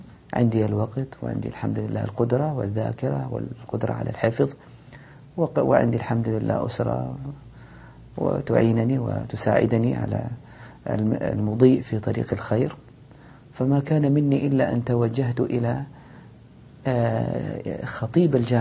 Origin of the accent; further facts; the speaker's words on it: Jeddah, Makkah Province, Saudi Arabia; نشأت في مدينة جدة،